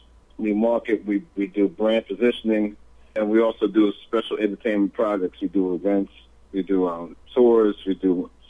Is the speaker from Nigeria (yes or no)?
yes; Nigeria; We're from Nigeria, so that's the official word.